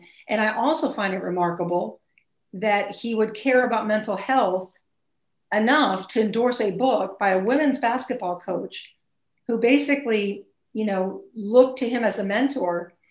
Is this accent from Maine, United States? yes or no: yes; Maine, United States; I actually qualify as an author, which really does make me happy since I'm from Maine and Maine author sounds kind of cool.